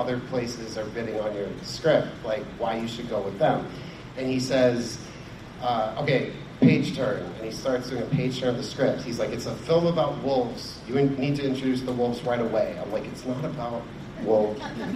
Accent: Holliston, Massachusetts, United States; So I grew up in Massachusetts, a town called Holliston, which is like 45 minutes outside of Boston.

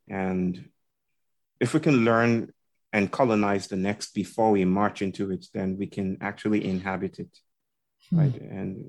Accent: Nigeria; now in India; as a Nigerian living in India. And I've lived in this country for 7 years now.

